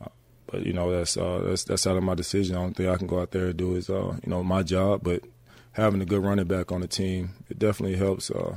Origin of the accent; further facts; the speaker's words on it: South Carolina, United States; I'm not from Houston. I'm from South Carolina, so I really don't understand much about that.